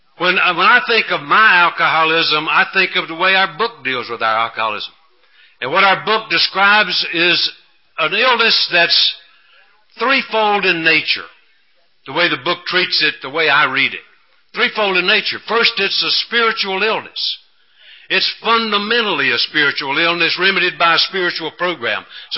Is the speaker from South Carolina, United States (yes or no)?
yes; South Carolina, United States; born there; Now, I was born down in the South. I hate to admit it, but I was born in South Carolina, not North Carolina.